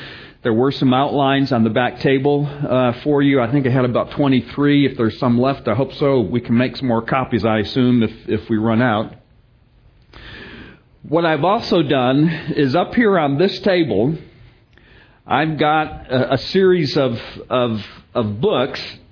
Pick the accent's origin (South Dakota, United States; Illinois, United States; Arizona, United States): Illinois, United States; Chicago; I'm originally from Illinois, from Chicago.